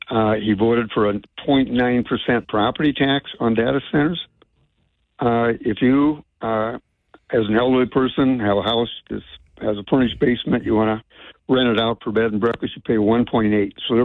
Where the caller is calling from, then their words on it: Laurel, Montana, United States; Yeah, I'm calling from downtown Laurel, Montana.